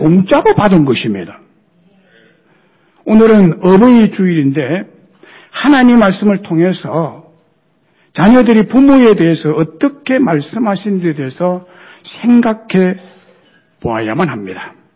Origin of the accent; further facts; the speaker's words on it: Goseong, South Gyeongsang, South Korea; 저는 중학교 졸업 때까지 저의 고향 경남 고성에서 자라고 생활하고 또 집안의 일을 도우면서 살았습니다.